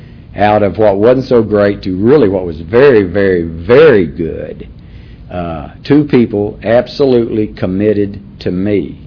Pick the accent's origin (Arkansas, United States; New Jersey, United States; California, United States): Arkansas, United States; Little Rock; I'm not from Florida. I grew up in Arkansas, and I was born in Little Rock, Arkansas. Big family of Southern Baptists.